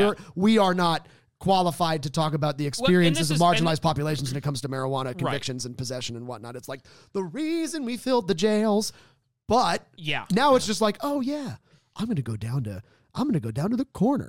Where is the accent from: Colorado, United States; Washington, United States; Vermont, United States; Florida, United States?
Florida, United States; I mean, I grew up in Florida and it was the same as anywhere.